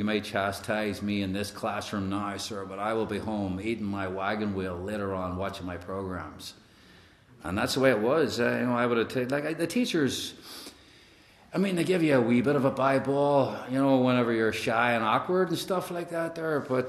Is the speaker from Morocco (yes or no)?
no; Ireland; And I grew up in Ireland, and I was adopted into a family full of love, just good people.